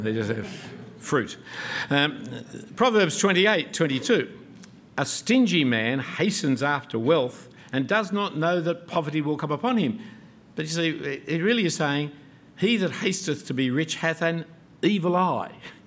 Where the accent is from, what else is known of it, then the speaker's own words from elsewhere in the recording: Australia; here, friends, is the problem facing Australian Christians today. Of course, we've got many problems as Australian Christians